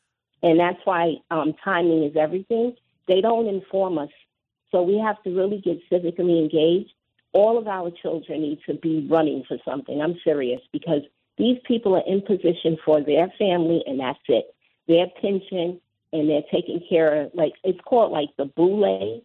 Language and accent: English; New York City, New York, United States; I'm sorry it's a delay, but I'm from New York City, and I just have a little to tell you.